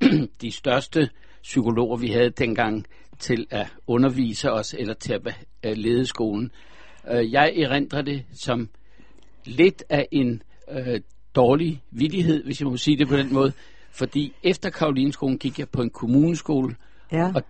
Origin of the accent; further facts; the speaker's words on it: Copenhagen, Capital Region of Denmark, Denmark; born there; Jeg er født i København af forældre, hvor min far kom fra Rusland, og min mor kom fra Polen.